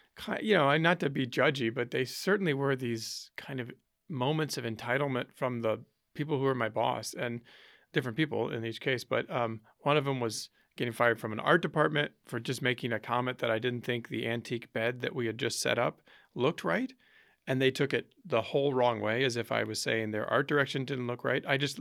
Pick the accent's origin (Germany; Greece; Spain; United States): United States; St. Louis, Missouri; I grew up in St. Louis, Missouri. My dad had a movie theater in the basement.